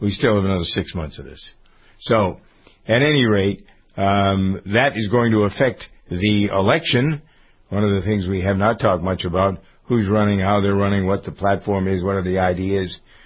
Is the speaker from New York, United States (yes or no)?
no; Framingham, Massachusetts, United States; I noticed here in my hometown of Framingham